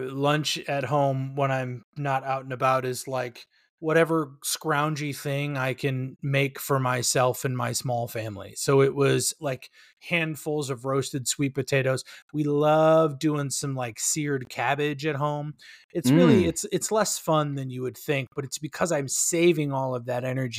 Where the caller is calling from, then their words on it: Los Angeles, California, United States; I'm on the general east side, as you would say. So sort of Eagle Rock, Highland Park, Pasadena area.